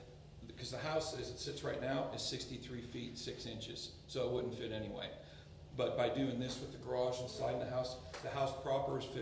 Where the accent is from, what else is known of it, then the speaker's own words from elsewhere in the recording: Pennsylvania, United States; now in Missouri, United States; I am not originally from Missouri. I'm from Pennsylvania.